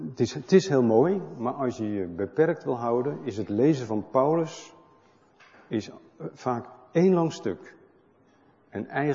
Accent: Netherlands; Maar ik ben Nederlander, dat is niet zo interessant.

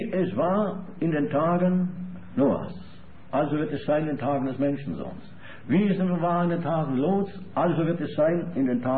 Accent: Switzerland; Ich als Schweizer darf ja ganz bescheiden fragen, euch deutsche Geschwister

